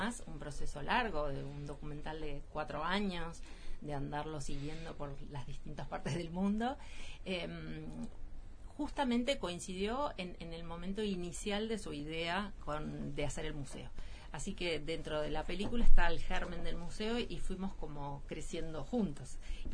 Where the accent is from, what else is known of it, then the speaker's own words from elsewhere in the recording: Punta del Este, Maldonado, Uruguay; Sí, nací en Punta del Este y lo volví a elegir también para quedarme ahí